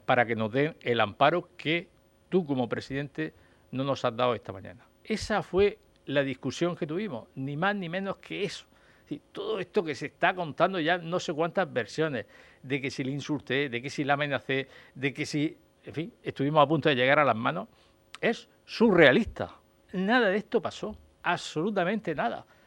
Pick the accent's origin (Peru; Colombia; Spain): Spain; Totana, Region of Murcia; en mi pueblo se dice, yo soy de Totana